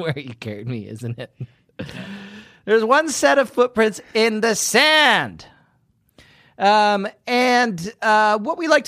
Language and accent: English; Fletching, South East England, United Kingdom; also born or lived in Brighton; The town of Fletching, just outside of Uckfield, is where I grew up.